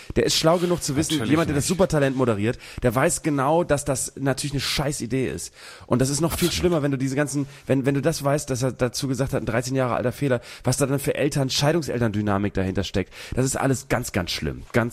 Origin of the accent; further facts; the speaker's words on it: Bremen, Germany; Als Bremer kriegst du das ja auch